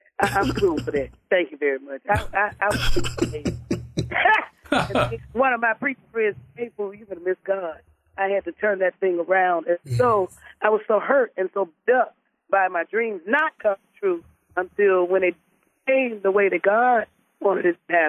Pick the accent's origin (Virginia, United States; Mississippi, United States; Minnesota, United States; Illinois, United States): Mississippi, United States; Holly Springs; now in Atlanta, United States; And I came away from the booming metropolis of Holly Springs, Mississippi. I always give a shout out to my hometown. Just never forget where you come from.